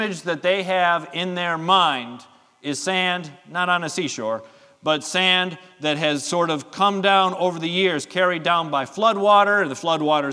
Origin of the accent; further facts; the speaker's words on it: Milwaukee, Wisconsin, United States; I grew up in Milwaukee. We didn't have any skyscrapers in Milwaukee.